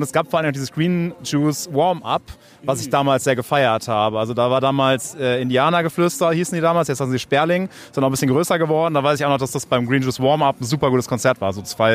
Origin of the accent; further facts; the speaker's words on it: Cologne, North Rhine-Westphalia, Germany; Ich komme aus Köln.